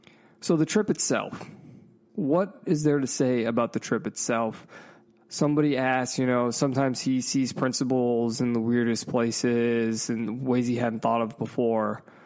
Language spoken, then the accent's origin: English; Northeast, United States; Because I am from the Northeast, and I also love the South.